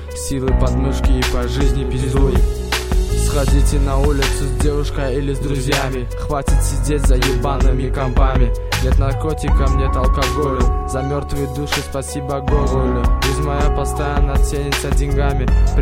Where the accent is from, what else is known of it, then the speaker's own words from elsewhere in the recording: Dushanbe, Tajikistan; Этот трек посвящается городу Душанбе, моему родному городу, где я родился и живу